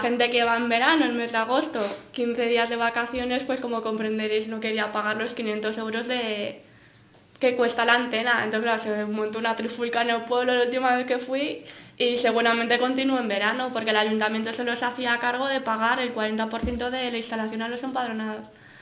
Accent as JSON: {"language": "Spanish", "region": "Castile and León", "country": "Spain", "tie": "born or raised there", "said": "quería contar una experiencia que pasó en mi pueblo hace un par de meses, cuando ya quitaron la señal en Soria, la analógica, pues que nos hemos quedado todo el pueblo sin televisión"}